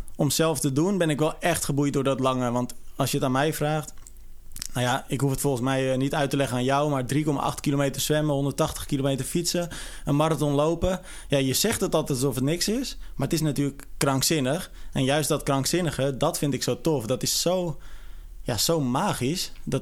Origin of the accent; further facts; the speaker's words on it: Zeewolde, Flevoland, Netherlands; want ik kom eigenlijk uit Zeewolde. Ik woon in Zeewolde nu.